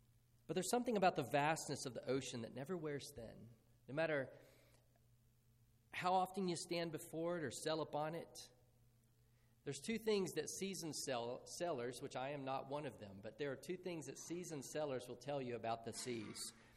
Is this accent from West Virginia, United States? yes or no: yes; West Virginia, United States; I can remember growing up in West Virginia as a young boy